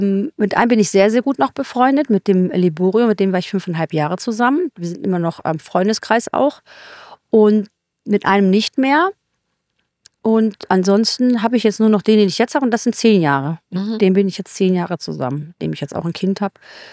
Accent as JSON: {"language": "German", "town": "Solingen", "region": "North Rhine-Westphalia", "country": "Germany", "said": "ich komme aus Solingen. Ja, bei uns ist die Zunge ein bisschen lockerer."}